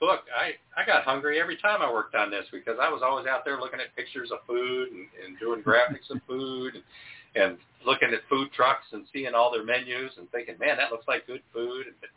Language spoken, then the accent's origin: English; Michigan, United States; I'm from Michigan originally, and they've got a million winter festivals up there.